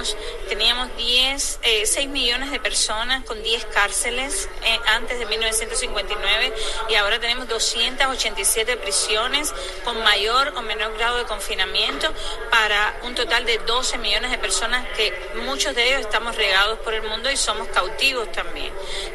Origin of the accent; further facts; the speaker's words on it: Cuba; yo hice lo que como cubana sentía